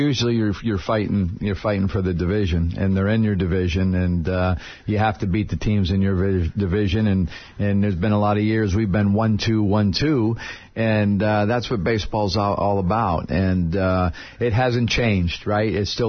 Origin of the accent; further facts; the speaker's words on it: New England, United States; it was my favorite team growing up in New England. It was the Red Sox.